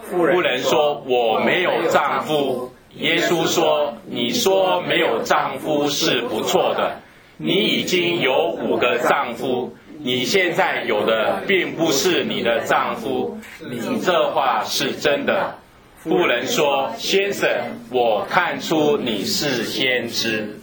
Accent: China; 我们中国人是说国父是孙中山嘛哈

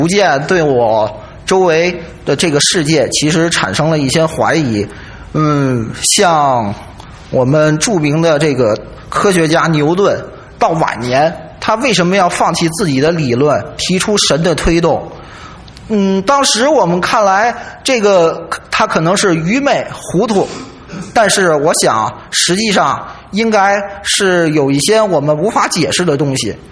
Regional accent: Beijing, China; 我来自北京。

